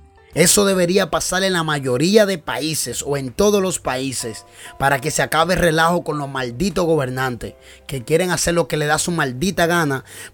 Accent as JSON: {"language": "Spanish", "country": "Dominican Republic", "said": "Lo que pasa es que es muy difícil que se dé esta situación en mi país, República Dominicana."}